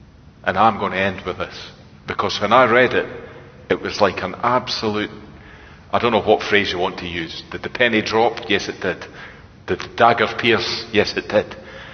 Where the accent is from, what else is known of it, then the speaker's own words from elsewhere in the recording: United Kingdom; Because we're British and we're on an island.